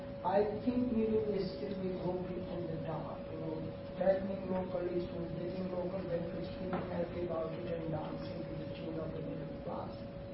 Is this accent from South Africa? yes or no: no; India; I come from India, I was born out there